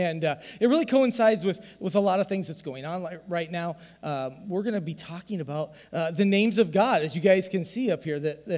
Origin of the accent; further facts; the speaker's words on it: Iowa, United States; I'm from Southeast Iowa, which is just about being a hillbilly.